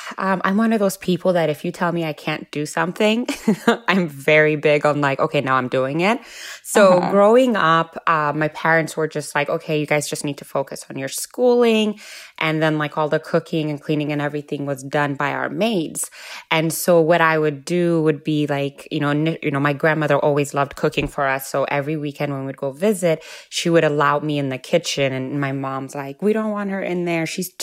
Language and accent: English; Ethiopia; English is a second language; When I was in Ethiopia, my sister and I went to an Italian school. And so I only spoke Italian and Amharic, which is the Ethiopian language.